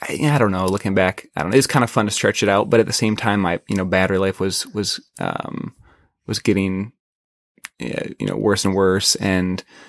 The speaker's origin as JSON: {"language": "English", "region": "Midwest", "country": "United States", "tie": "born or raised there", "said": "As I could growing up in the Midwest, played some golf, in college."}